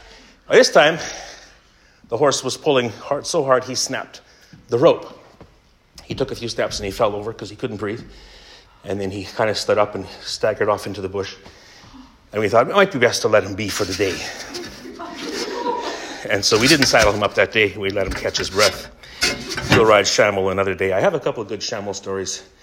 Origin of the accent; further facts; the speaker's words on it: Canada; being Canadian boys, we didn't really know what we were doing